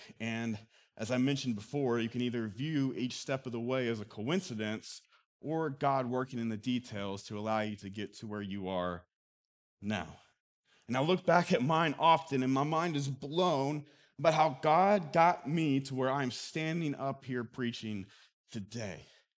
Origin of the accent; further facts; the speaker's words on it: United States; accent: Southern; I love being in the North. I love being a Northerner. And now I talk with a Southern accent.